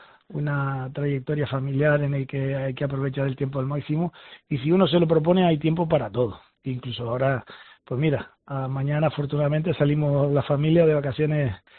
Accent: Canary Islands, Spain; y que somos canarios, los canarios nos gusta el mar.

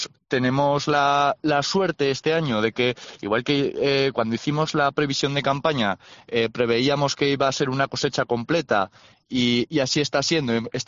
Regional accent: La Almunia de Doña Godina, Aragon, Spain; yo soy fruticultor de la Almunia.

